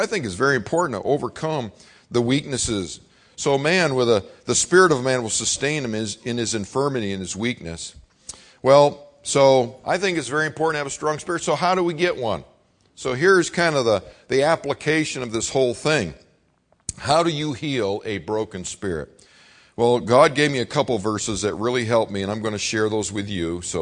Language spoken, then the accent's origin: English; Buffalo, New York, United States; I grew up in the Buffalo, New York area. It's like, oh, it's 3 feet of snow again.